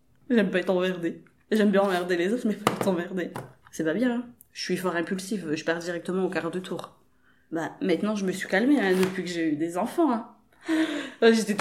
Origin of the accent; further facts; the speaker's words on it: Liévin, Hauts-de-France, France; j'ai 28 ans, je viens de Liévin. J'ai tout le temps habité dans le quartier du Vandevize, c'est le nom de la cité en fait. J'ai jamais habité ailleurs, j'ai tout le temps grandi ici.